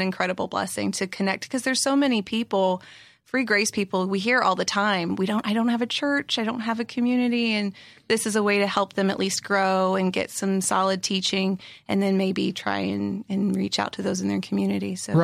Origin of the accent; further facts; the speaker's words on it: South Carolina, United States; I'm from South Carolina.